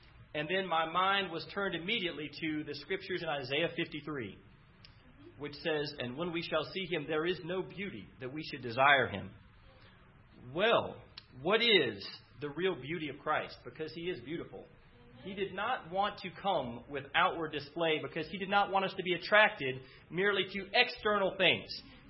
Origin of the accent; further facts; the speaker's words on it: Raleigh, North Carolina, United States; I grew up here in Raleigh, for those of you that don't know me very well, and this is a homecoming for sure for me.